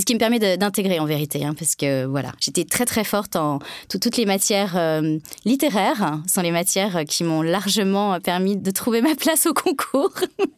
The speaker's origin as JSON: {"language": "French", "country": "France", "said": "Moi, je suis française, comme je l'ai dit, assez lourdement."}